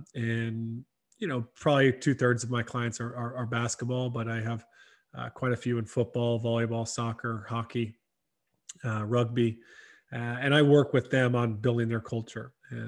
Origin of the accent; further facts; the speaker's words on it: South Carolina, United States; But yeah, I grew up in South Carolina, not too far from you, you know